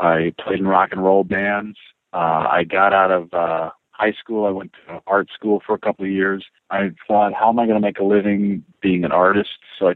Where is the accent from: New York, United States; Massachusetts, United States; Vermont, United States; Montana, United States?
Montana, United States; And as a kid growing up in Montana, I'd never seen anything like Reno, Nevada, like gambling 24 hours a day.